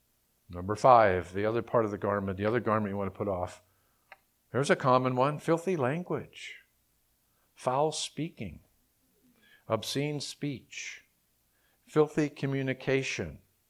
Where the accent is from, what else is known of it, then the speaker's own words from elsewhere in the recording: Canada; I'm Canadian.